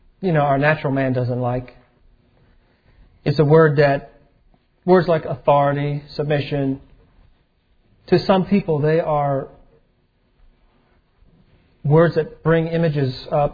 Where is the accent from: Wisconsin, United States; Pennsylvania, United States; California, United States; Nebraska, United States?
Pennsylvania, United States; Philadelphia; moved away; It ended up that I grew up in Philadelphia. It ended up that I moved out to Colorado.